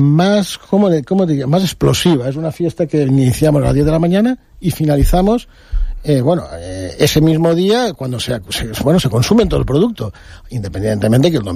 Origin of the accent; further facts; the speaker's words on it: Relleu, Valencian Community, Spain; Soy de Relleu.